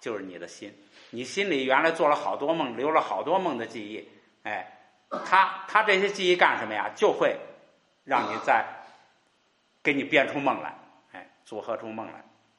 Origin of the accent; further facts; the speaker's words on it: China; 这是印度人的认为啊，我们中国人是五行是吧？